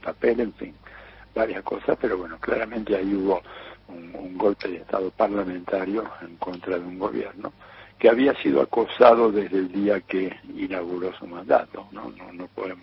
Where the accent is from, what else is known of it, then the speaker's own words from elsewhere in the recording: Argentina; nuestra soberanía, nuestra identidad como argentinos